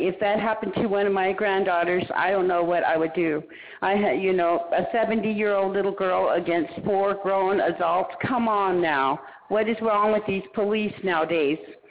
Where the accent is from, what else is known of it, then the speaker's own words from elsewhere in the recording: Rosebud Sioux Reservation, South Dakota, United States; I am from the Rosebud Sioux Reservation in South Dakota